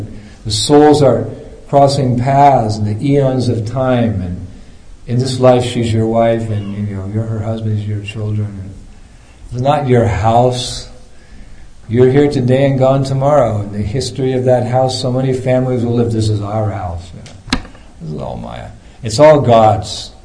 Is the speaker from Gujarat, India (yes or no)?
yes; Gujarat, India; I'm from Gujarat.